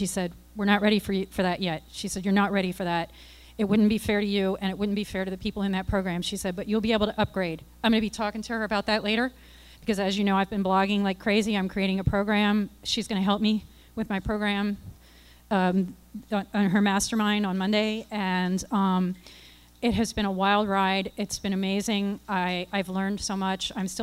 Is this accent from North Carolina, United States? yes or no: yes; North Carolina, United States; I'm from North Carolina